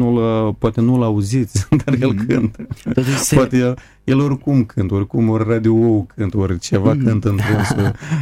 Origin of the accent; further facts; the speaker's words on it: Moldova; eu sunt moldovean, eu nu sunt de la oraș, eu sunt de la țară, ecologic curat.